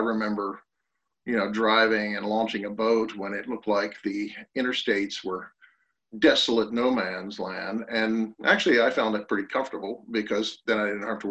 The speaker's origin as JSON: {"language": "English", "town": "Tillman Island", "country": "United States", "tie": "born or raised there", "said": "And as a kid growing up on Tillman Island, I got interested in archaeology, but mainly because of loss or erosion."}